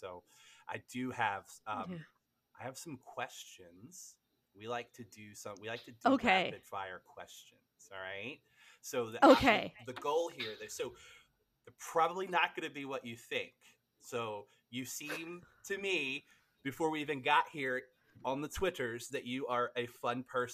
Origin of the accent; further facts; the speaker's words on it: the South, United States; I'm from the South in America.